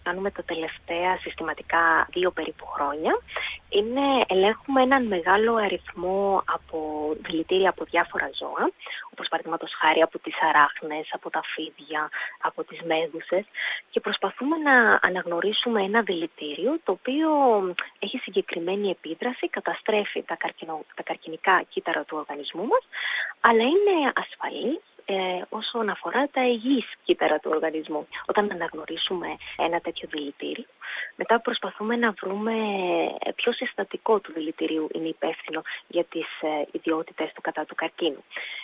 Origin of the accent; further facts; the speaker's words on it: Greece; moved away as an adult; also born or lived in Ireland; now in Australia; Είμαι από την Ελλάδα.